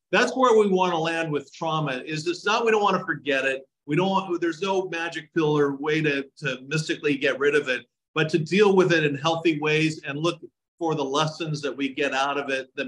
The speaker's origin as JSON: {"language": "English", "town": "Fullerton", "region": "California", "country": "United States", "tie": "born or raised there", "said": "I grew up in Fullerton, and I'll just use a couple examples I have in the book."}